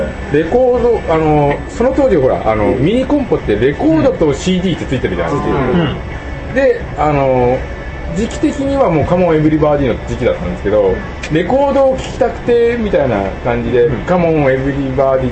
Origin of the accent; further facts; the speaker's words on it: Hitachi, Ibaraki, Japan; あの茨城県の日立市っていうところで